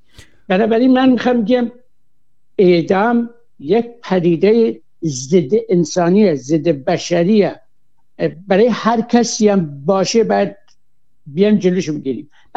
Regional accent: Iran; با عنوان کسی که از ایران اومدم اینجا

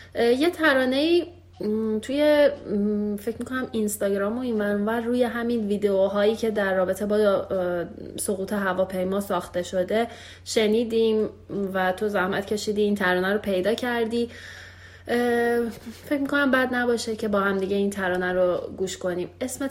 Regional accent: Iran; moved away; حالا ما که خارج از ایران هستیم تازه این مشکل رو داریم که خیلی همون با غیر ایرانی ها داریم کار میکنیم

